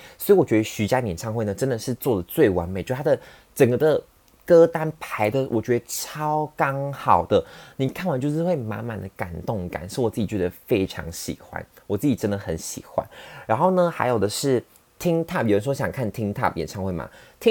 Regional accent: Taipei, Taiwan; 这个连我土生土长的台北人都没玩过的韩星

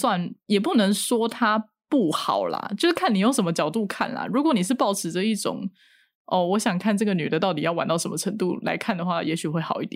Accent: Taipei, Taiwan; 我是台北人

